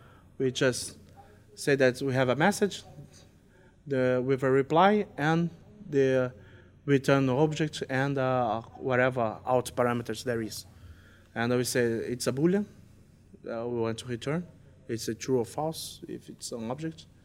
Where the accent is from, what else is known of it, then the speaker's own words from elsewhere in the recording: Brazil; We're from Brazil.